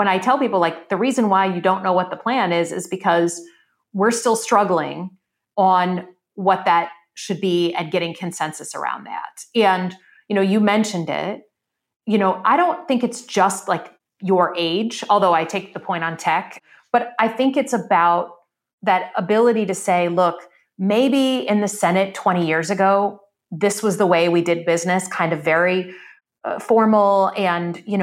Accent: Michigan, United States; I come from Michigan. Trump won my state.

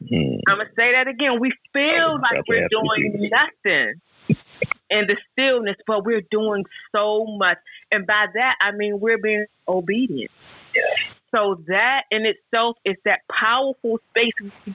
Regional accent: Fort Washington, Maryland, United States; from Fort Washington, Maryland.

